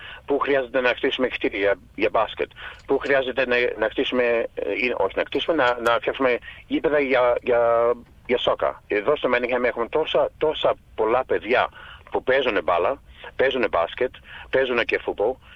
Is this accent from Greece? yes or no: no; Melbourne, Victoria, Australia; Μεγαλώσαμε στο Clifton Hill